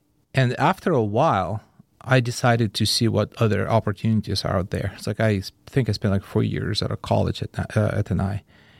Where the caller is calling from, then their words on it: Oakland, California, United States; I'm joining you from Oakland, California.